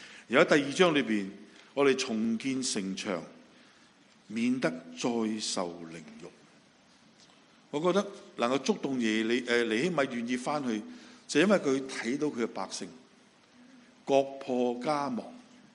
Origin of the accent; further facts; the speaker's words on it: Hong Kong; 我雖然中國人，我都講一啲唔鹹唔淡嘅普通話，但我係香港人